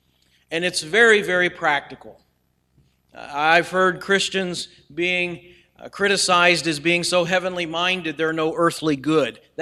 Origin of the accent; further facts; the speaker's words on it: Akron, Ohio, United States; when I was growing up in Akron, Ohio, which was known as the rubber tire capital of the world.